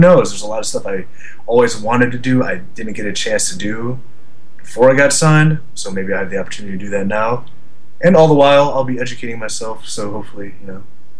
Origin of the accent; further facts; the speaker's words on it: Cleveland, Ohio, United States; Like, I'm from Cleveland